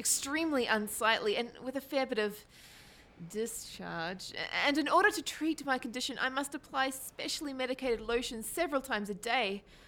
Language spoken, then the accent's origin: English; Newfoundland and Labrador, Canada; I am from very far away. I come from Newfoundland.